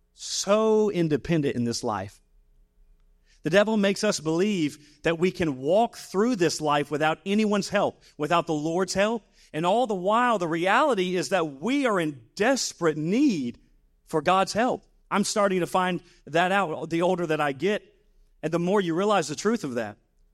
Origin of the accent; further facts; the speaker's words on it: Monroe, North Carolina, United States; I grew up around the Charlotte area, Monroe, just the outskirts of Charlotte there.